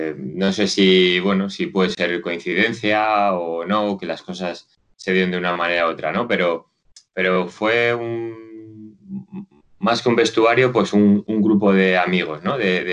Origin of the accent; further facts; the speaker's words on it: Logroño, La Rioja, Spain; yo soy de Logroño y soy de una persona que me siento más a gusto en el que en otro lado